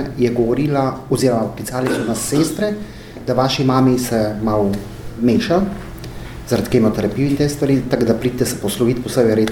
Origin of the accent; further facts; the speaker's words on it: Syria; moved away; jaz sem rojen v Siriji, ne, jaz sem šolo končal v Siriji, jaz sem otroštvo preživel in zelo lepo otroštvo sem živel v Siriji. Ampak zaradi sila razmer oziroma mi kot palestinci v Siriji nismo bili nekako več tako dobrodošli